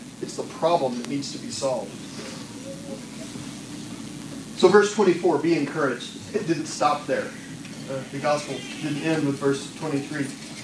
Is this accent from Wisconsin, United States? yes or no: no; Texas, United States; And he says it in a better Texan than I'll be able to, even as a Texan, emulate here.